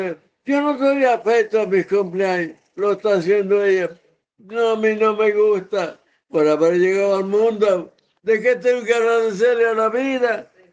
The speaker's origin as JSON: {"language": "Spanish", "town": "Rosario de Lerma", "region": "Salta", "country": "Argentina", "said": "yo soy de Rosario de Lerma. Quedé huérfano de la edad de 2 años de mi madre, me crió mi padre."}